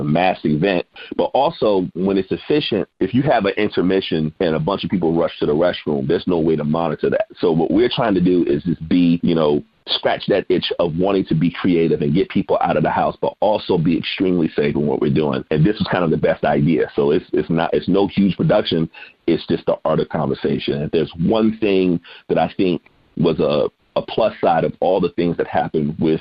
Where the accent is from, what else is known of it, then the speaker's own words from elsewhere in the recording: Colombia; Because look, I'm from Colombia. My family is coming from the rural South.